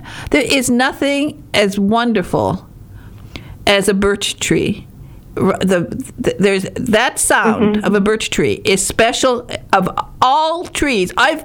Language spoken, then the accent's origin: English; Michigan, United States